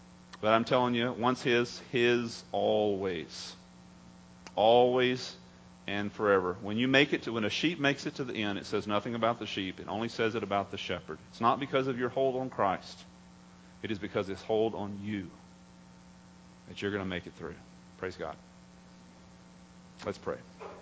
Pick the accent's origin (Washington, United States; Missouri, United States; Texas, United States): Texas, United States; You know, I grew up in East Texas.